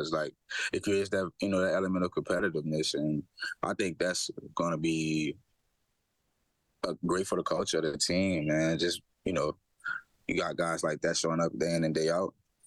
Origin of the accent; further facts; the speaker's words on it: Louisiana, United States; I'm from Louisiana, so we eat, breathe, sleep football.